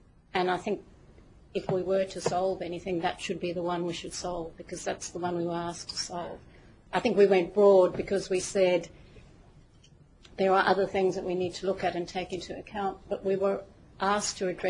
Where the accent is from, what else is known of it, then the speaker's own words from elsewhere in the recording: Australia; I've just been imposed as an Australian taxpayer a flood levy that I have to pay because of the floods.